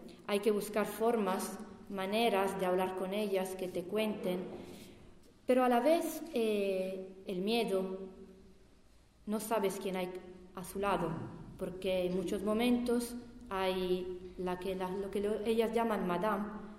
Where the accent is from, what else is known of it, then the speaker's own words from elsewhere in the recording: Italy; Spanish is a second language; bueno, yo soy italiana, y una chica en Italia